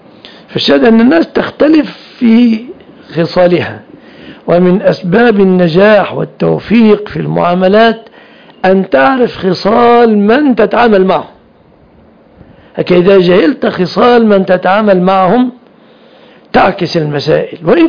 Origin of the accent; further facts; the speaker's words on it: Egypt; عندنا في مصر